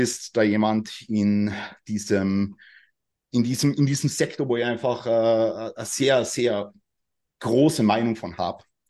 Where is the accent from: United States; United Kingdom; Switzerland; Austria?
Austria; Carinthia; moved away as an adult; now in Vienna, Austria; ich bin aus Wien. Also eigentlich bin ich nicht aus Wien. Eigentlich bin ich aus Kärnten. Das ist im Süden Österreichs. Ja, aber bin nach Wien gezogen im Jahre 2019.